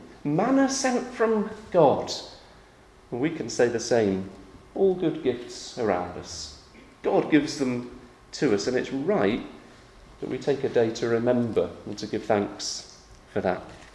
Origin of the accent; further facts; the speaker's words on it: England, United Kingdom; So what I'm hoping, as an Englishman, will happen after Owen Farrell's awful kicking yesterday